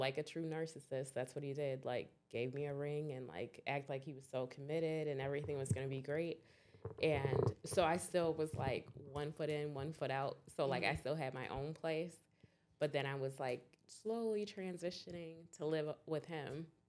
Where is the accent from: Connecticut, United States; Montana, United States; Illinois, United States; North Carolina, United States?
Illinois, United States; Schaumburg; I was born in Maywood, but I think that was just because that's where my mom was at the time. But otherwise, nope. Just I've always been next to Schaumburg.